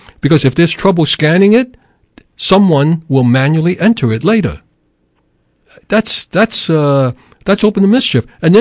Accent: New York City, New York, United States; Actually, most people don't realize I was born and raised in New York City.

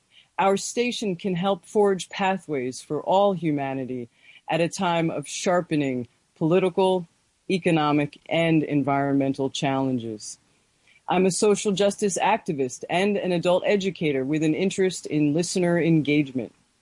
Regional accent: New Jersey, United States; from New Jersey, asking WBAI to love the Garden State back.

